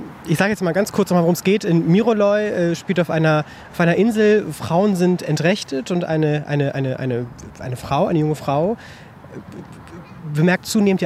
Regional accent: Portugal; Ich bin Portugiese, kein Spanier.

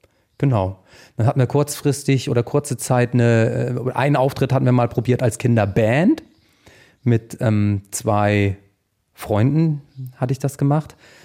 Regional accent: Stein, Schleswig-Holstein, Germany; Ich komme aus Stein, kleiner Ort neben La Bö.

